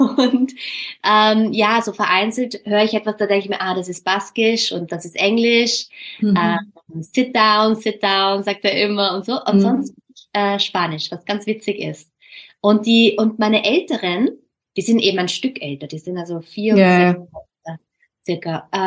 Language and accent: German; Austria; accent: Austrian German; da habe ich mich so ertappt, dass ich halt immer mein österreichisches Deutsch anpasse